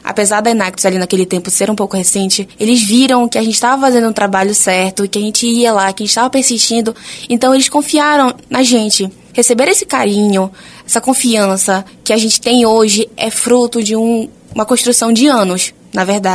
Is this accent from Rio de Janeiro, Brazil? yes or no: no; Belém, Pará, Brazil; Então, eu como belenense, como estudante de arquitetura e urbanismo